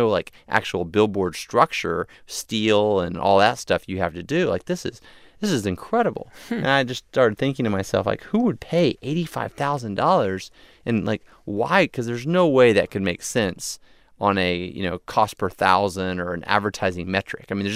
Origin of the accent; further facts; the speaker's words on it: Texas, United States; Now, growing up in Texas, I'd never seen that.